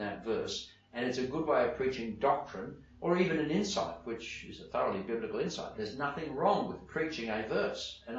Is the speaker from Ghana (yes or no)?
no; Sydney, New South Wales, Australia; particularly where I grew up in Sydney.